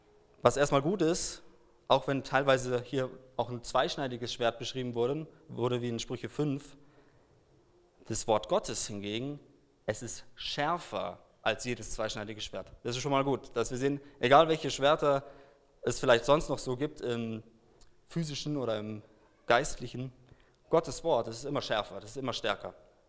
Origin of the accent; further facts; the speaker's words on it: Germany; accent: German; ich habe einen gewissen deutschen Akzent